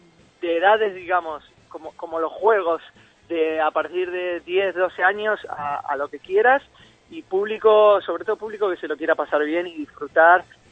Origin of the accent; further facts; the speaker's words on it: Buenos Aires, Argentina; moved away; yo soy de Buenos Aires, yo soy argentino y he venido justo para aquí en el año 2000